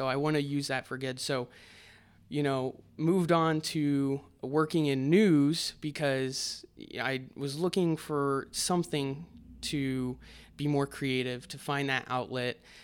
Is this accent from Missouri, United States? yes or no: yes; Springfield, Missouri, United States; So I'm originally from Springfield, and she's from Branson.